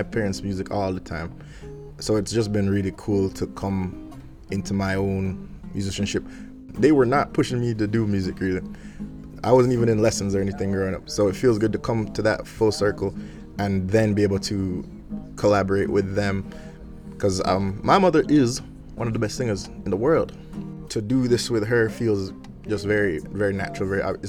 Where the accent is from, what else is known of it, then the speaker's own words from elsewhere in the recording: Jamaica; now in Shelburne; Right now, I live in Shelburne, and we are from Jamaica originally.